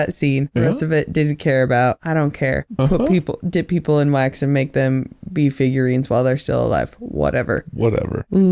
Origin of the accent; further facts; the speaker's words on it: Oregon, United States; And growing up in Oregon, there was a spot where you could go to Ripley's